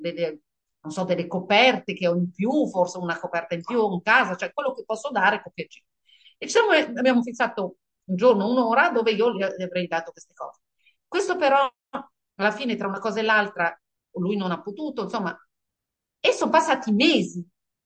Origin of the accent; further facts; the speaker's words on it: Israel; io sono ebrea, noi siamo di Israele.